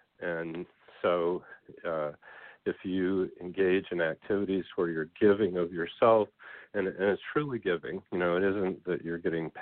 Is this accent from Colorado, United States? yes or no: no; Goshen, Indiana, United States; starting a Walk for Hunger in my hometown, Goshen, Indiana.